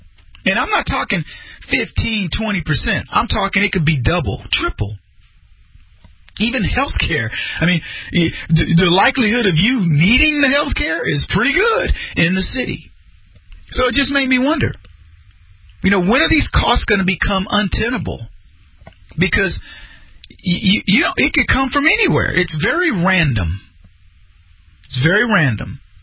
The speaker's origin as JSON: {"language": "English", "town": "Brady", "region": "Texas", "country": "United States", "said": "I remember when I was a kiddo and I moved from Brady, Texas"}